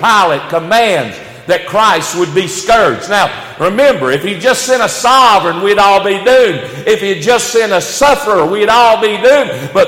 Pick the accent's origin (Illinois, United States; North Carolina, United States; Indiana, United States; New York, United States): North Carolina, United States; Spielcorn; I'm a country boy. I'm from Spielcorn, North Carolina.